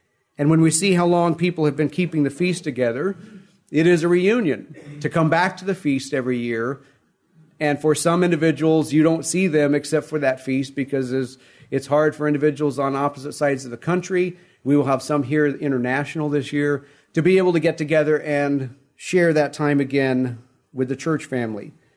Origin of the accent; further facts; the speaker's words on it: Midwest, United States; I grew up in the Midwest. And Lake of the Ozarks was our assigned site